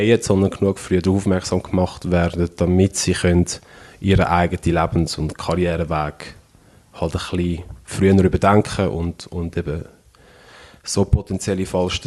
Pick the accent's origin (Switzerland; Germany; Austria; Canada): Switzerland; Ich bin ein weisser Mann, ich bin ein sehr männlich aussehender Mann, ich bin relativ kräftig, relativ gross, ich bin in der Schweiz aufgewachsen